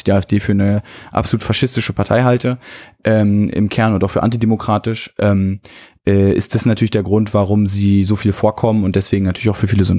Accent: Berlin, Germany; wo ich da als Berliner finde ich es gut, dass sie das Thema gesetzt haben

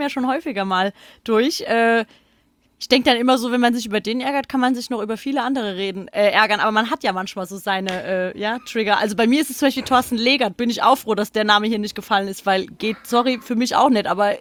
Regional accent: Frankfurt, Hesse, Germany; man ist ja als Frankfurter gerne auch Pessimist

